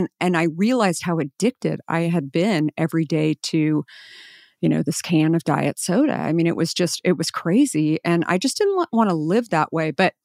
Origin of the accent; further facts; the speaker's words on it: Scottsdale, Arizona, United States; I grew up in Scottsdale. Like I should have been, you know, in Arizona, been drinking much more water than I was